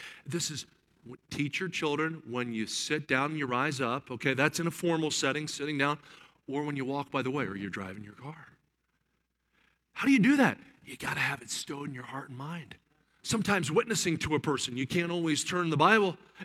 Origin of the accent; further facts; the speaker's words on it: Delaware Valley, United States; Okay, so I grew up in the Delaware Valley.